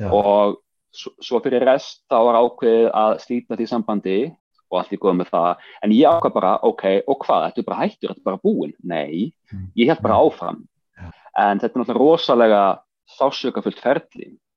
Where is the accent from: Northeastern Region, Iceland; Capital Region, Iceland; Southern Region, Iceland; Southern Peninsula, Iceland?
Capital Region, Iceland; Hafnarfjörður; ég alveg upp í Hafnarfjörði og ég bara flúði í Hafnarfjörðinu rauninni. Fór bara í skóla í Reykjavík.